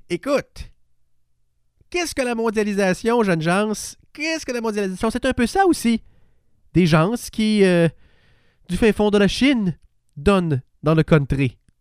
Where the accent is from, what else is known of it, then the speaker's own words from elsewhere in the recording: Sainte-Foy, Quebec, Canada; c'est mon accent du fin fond de Sainte-Foy, Saint-Denis-du-Plateau, yes. Parce que, moi, oui, je viens de Saint-Denis-du-Plateau. Ça, c'est pas pareil comme le plateau Mont-Royal. C'est comme le plateau, mais dans Sainte-Foy